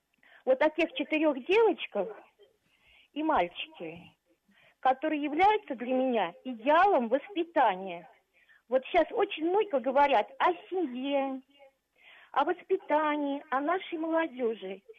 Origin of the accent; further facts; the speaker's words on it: Moscow, Russia; Я москвичка.